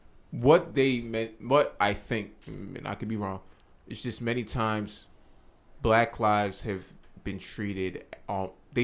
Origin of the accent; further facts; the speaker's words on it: Nigeria; and I'm Nigerian, so it's a little bit different because I came straight from Nigeria.